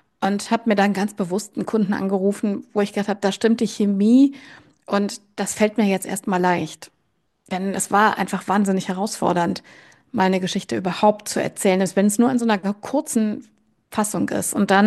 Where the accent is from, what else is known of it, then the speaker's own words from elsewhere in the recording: North Rhine-Westphalia, Germany; meiner Heimatregion östlich von Köln